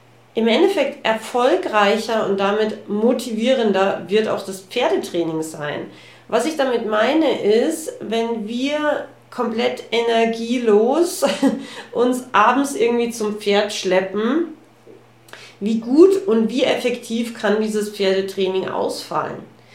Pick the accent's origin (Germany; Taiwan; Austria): Austria; Bei uns in Österreich gibt es so einen Spruch